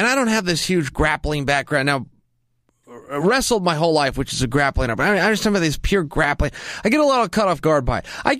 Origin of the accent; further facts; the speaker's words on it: United States; I could tell you, I grew up in America, so maybe it's different in other places.